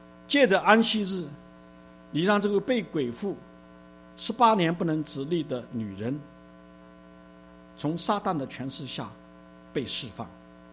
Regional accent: China; 神今天使用我们中国人成为普世宣教的主力军。

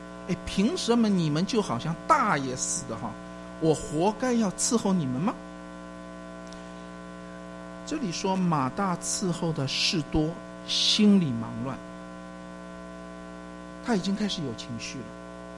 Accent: China; 就像我们中国人一样哈

